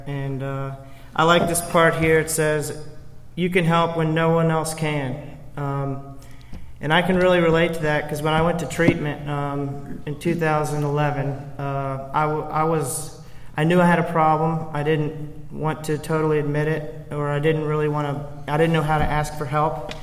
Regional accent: Williamsburg, Virginia, United States; So a little bit about myself. I grew up in Williamsburg, Virginia.

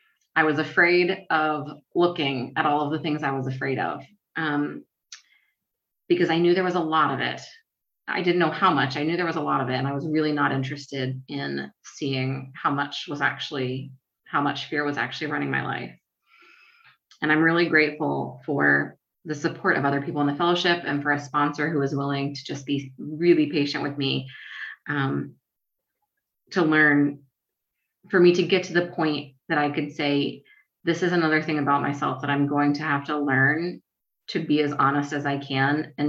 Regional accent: Richmond, Virginia, United States; And I'm from Richmond, Virginia. My home group is here.

